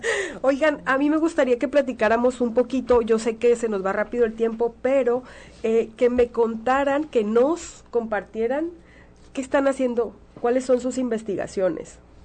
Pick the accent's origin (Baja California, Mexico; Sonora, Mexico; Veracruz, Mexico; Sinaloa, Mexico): Sinaloa, Mexico; moved away; Yo en algún momento me fui de Sinaloa, cuando regreso me impresiona mucho